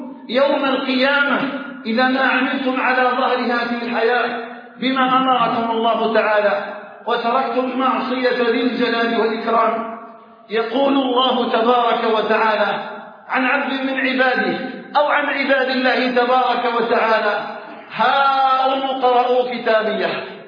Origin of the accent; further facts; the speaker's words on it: Algeria; أن يجعل بلدنا الجزائر آمنا مطمئنا